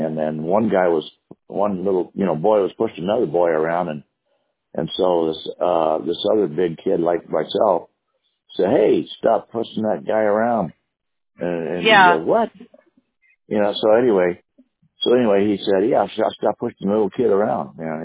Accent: Concord, California, United States; See, I grew up in Concord. You know where Concord's at?

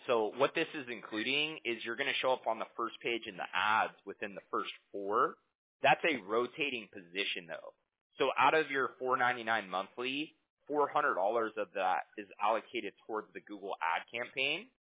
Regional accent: Huntington Beach, California, United States; Costa Mesa is where the company is located. I'm from Huntington Beach, though.

